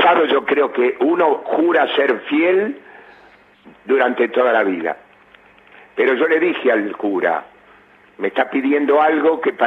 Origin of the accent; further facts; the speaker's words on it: Cuba; moved away; yo me vine de Cuba. ¿Ves? Yo me vine de Cuba.